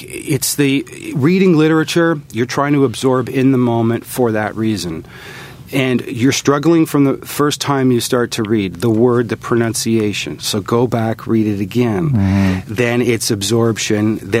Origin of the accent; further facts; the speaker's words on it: Canada; Canadiana, to me, is defined by my experiences as a Canadian.